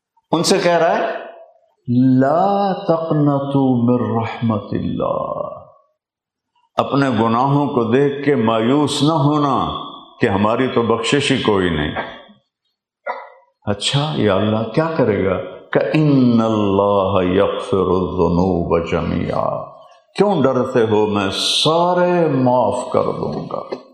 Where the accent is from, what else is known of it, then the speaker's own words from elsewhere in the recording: Tulamba, Punjab, Pakistan; میرا ضلع ملتان ہے، تو تلمبا میرا ہوم ٹاؤن،